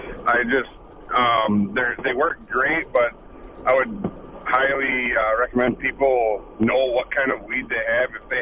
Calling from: Eau Claire, Wisconsin, United States; I'm in from Eau Claire, and we have the milfoil in certain lakes around here.

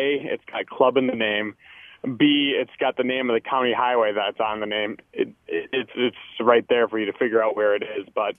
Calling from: Milwaukee, Wisconsin, United States; I'm calling from Milwaukee, but there's one up near Hayward, Wisconsin.

